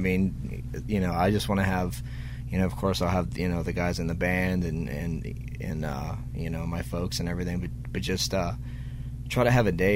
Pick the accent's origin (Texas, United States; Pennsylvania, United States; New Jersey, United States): Pennsylvania, United States; Pittsburgh; we played Pittsburgh, my hometown, 2 days ago.